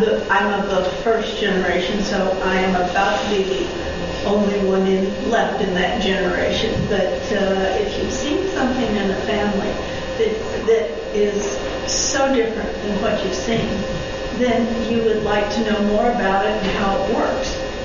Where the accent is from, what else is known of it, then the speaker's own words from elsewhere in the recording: Texas, United States; which is part of the reason I'm here in the Pacific Northwest, I'm from Texas originally.